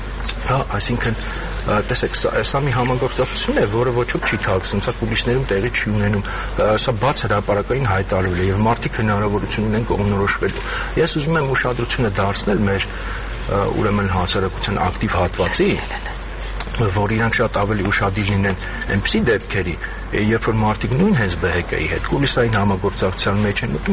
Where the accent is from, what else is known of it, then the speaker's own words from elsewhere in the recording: Yerevan, Armenia; ինձ որպես երևանցի